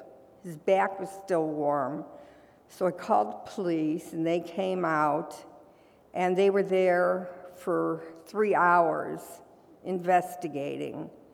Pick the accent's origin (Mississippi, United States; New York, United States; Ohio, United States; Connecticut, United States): Ohio, United States; Parma; I came from Parma. My whole family came from Parma. I mean, even the better side of Parma, the newer side.